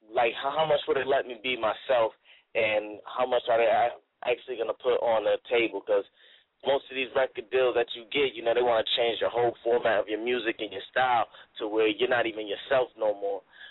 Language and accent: English; Connecticut, United States; So I'm from Connecticut. He took me from CT out to NY, and we started recording out there.